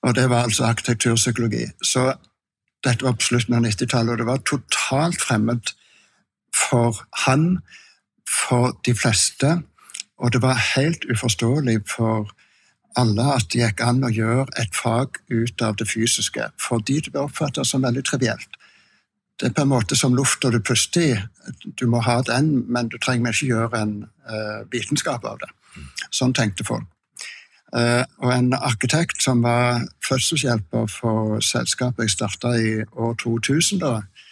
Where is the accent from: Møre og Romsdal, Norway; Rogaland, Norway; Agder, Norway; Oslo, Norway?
Rogaland, Norway; Du vet, om jeg ikke sørlending, så jeg i alle fall jærbu